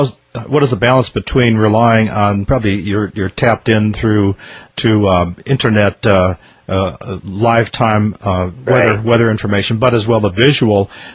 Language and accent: English; Minnesota, United States; also born or lived in Wisconsin; I grew up in the Midwest, in Minnesota, Wisconsin, where there were plenty of tornadoes.